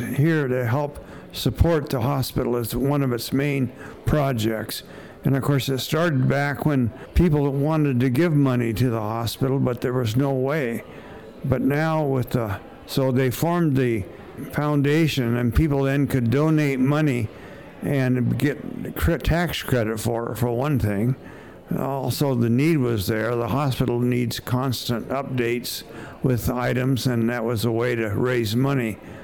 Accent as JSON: {"language": "English", "town": "Omak", "region": "Washington", "country": "United States", "tie": "born or raised there", "said": "my parents were giving to the community in my hometown of Omak."}